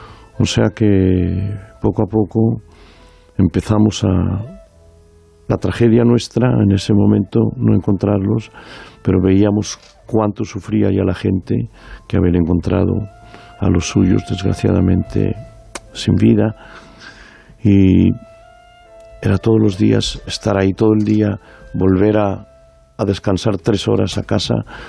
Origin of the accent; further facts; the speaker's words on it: Spain; yo dije no, yo soy español y recupero mi nacionalidad